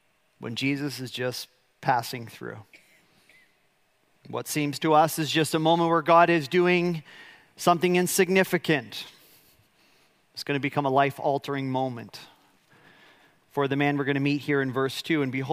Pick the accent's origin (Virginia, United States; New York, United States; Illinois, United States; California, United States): Illinois, United States; Chicago; I come from Chicago. We know bosses.